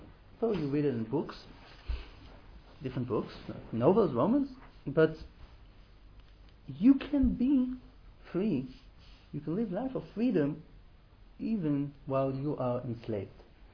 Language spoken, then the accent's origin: English; Israel; I grew up in Israel, as I said, Israeli, I went to Gan about 28 years ago. I was her age. I'm going to be 33 on Yom HaTzmaut